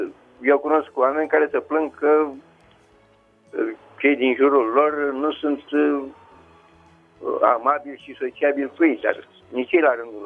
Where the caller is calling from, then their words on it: Bucharest, Romania; din București.